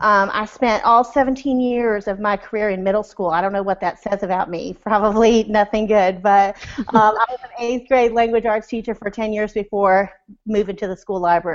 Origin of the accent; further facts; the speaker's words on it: Washington, United States; Well, I grew up in Washington State.